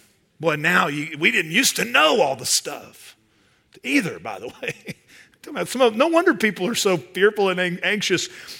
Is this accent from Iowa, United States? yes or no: no; Dallas, Texas, United States; I'm from Dallas. We'll leave it at that, okay?